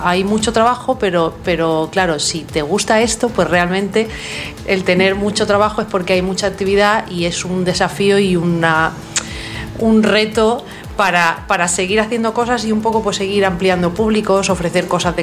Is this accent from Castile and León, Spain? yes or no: no; Villena, Valencian Community, Spain; yo vengo de Villena, que es una localidad con muchísima actividad cultural.